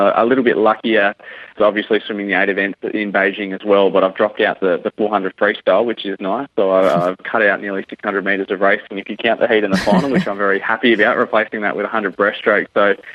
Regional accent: Adelaide, South Australia, Australia; growing up in Adelaide.

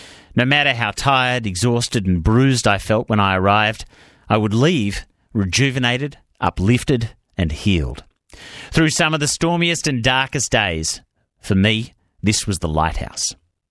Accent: India; Where I grew up in India, access to any form of music, other than Bollywood film songs, was for the elite or the gifted.

